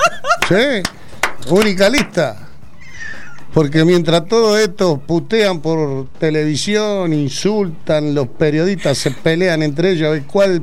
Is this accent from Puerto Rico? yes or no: no; Argentina; porque somos argentinos